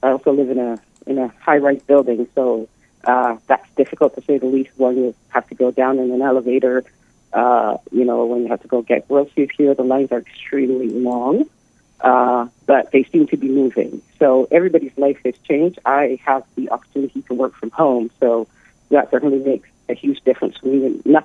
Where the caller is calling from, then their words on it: Toronto, Ontario, Canada; I'm calling from Toronto, Canada.